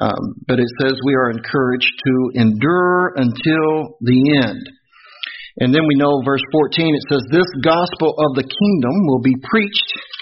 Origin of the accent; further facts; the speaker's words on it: Kentucky, United States; So I tell them I'm from Kentucky.